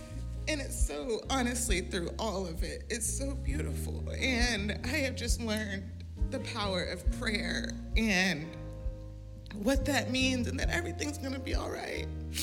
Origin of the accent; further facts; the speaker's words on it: North Carolina, United States; I am here from North Carolina visiting family.